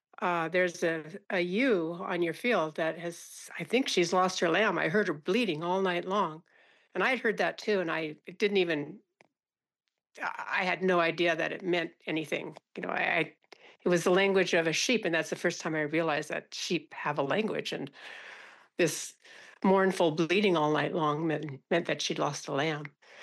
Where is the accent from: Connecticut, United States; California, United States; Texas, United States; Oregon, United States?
California, United States; Mill Valley; Well, I grew up in Mill Valley and with four siblings and graduated from high school there in 1969. So Mill Valley, as most people in Northern California probably know, is right next to San Francisco.